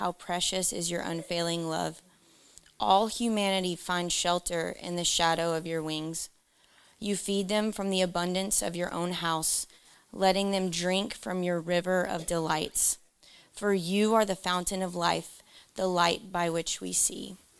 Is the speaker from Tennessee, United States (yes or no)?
yes; Tennessee, United States; moved away; I'm from Tennessee and our trees look like broccoli.